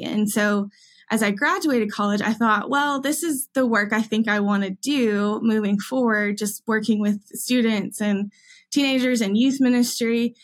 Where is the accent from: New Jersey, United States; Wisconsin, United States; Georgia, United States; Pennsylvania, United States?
Georgia, United States; Augusta; now in Nashville, United States; So I grew up in Augusta, Georgia, born and raised, and I'm a Georgia Bulldogs fan because of that. And my parents are still there.